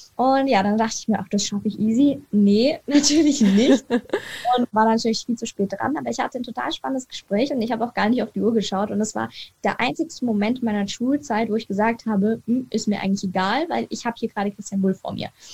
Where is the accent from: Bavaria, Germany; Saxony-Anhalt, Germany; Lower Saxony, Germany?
Bavaria, Germany; Munich; ich komme aus München, das heißt, ich bin Munich City Girl, wie man so schön sagt.